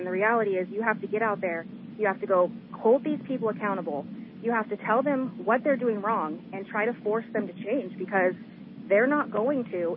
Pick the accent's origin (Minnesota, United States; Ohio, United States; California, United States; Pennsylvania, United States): California, United States; Chico; I'm from Chico.